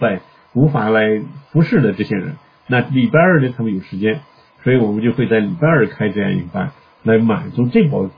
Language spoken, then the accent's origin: Chinese; China; 然后我们中国人其实也有一些日子